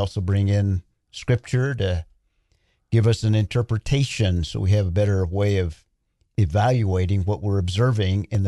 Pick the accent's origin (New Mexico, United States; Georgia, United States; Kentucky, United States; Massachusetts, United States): New Mexico, United States; Albuquerque; I'm just from Albuquerque.